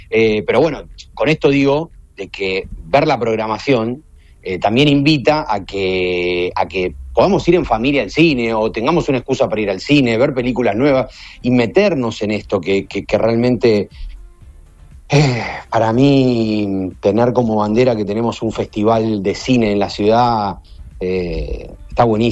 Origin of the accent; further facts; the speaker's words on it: Rosario, Santa Fe, Argentina; Yo creo que es que esto es algo que nos tenemos que nosotros, como rosarinos, poner a pensar.